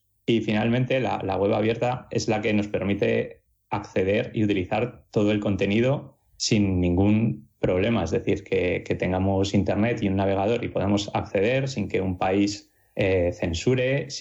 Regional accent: Cantabria, Spain; now in Pontevedra, Spain; de Pontevedra, que es donde estoy viviendo ahora, aunque soy de Cantabria

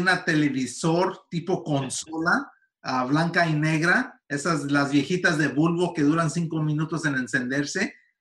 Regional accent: California, United States; born there; la única razón que nací yo aquí en Estados Unidos, en California, fue porque nací en tiempos de las cosechas

